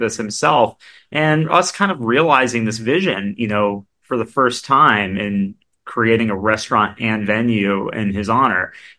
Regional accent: San Francisco, California, United States; And I'm from San Francisco, so this project has been really cool for me

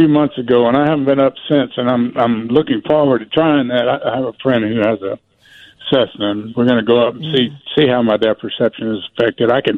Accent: Orange, Texas, United States; down where I grew up in Orange, Texas, we had a nightclub right across the river in Louisiana

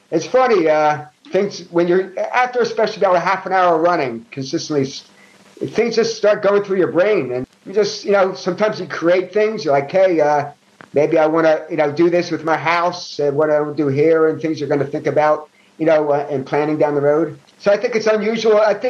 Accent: Philadelphia, Pennsylvania, United States; I grew up in North Philadelphia. I grew up in Ollie section of Philadelphia.

